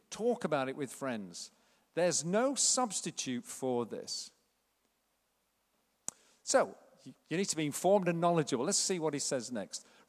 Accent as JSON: {"language": "English", "town": "Sheffield", "region": "Yorkshire and the Humber", "country": "United Kingdom", "said": "We're from Sheffield, it's all about love."}